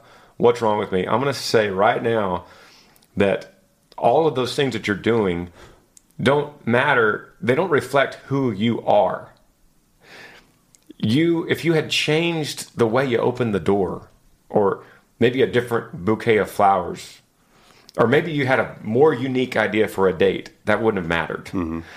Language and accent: English; Laramie, Wyoming, United States; I'm from Laramie, Wyoming. I'm 21 years old, a junior at the University of Wyoming, studying wildlife biology and management.